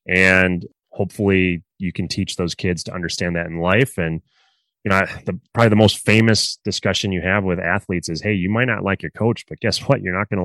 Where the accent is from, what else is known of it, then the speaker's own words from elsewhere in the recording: Milwaukee, Wisconsin, United States; I am in Milwaukee, Wisconsin. I'm in Packer country.